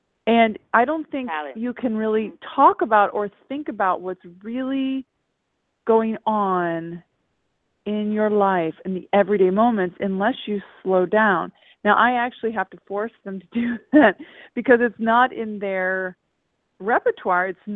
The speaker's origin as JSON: {"language": "English", "region": "England", "country": "United Kingdom", "tie": "born or raised there", "said": "when I was raised in England, actually."}